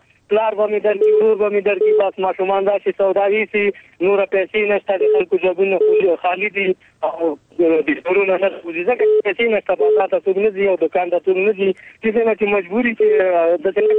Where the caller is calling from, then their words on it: Paktia, Afghanistan; زادران څه صدرف زازم دې پکتیا ولایتنه